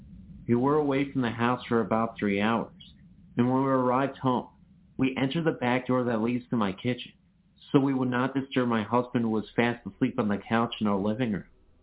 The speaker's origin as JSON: {"language": "English", "region": "Michigan", "country": "United States", "tie": "born or raised there", "said": "I've moved back to my hometown in Michigan after being away for many years."}